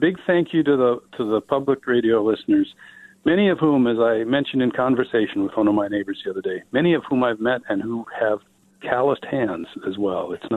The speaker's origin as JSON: {"language": "English", "town": "New Auburn", "country": "United States", "tie": "born or raised there", "said": "they've gone to New Auburn, my hometown, and they're like, well, it's nothing like you describe it in the book."}